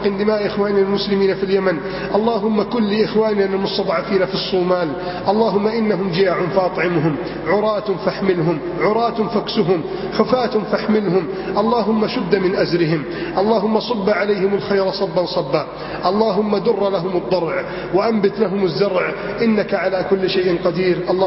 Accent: Egypt

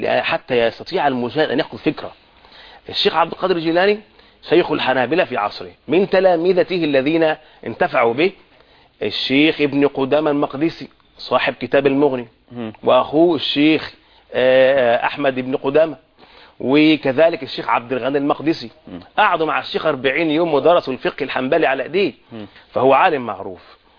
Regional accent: Alexandria, Alexandria Governorate, Egypt; عندنا في الإسكندرية مثلا أكبر زاوية

